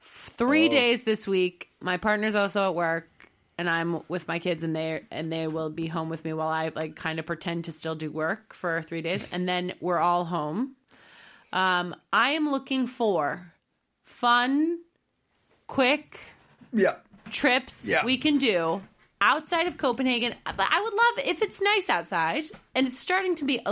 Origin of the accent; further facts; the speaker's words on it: Ireland; I'm from Ireland.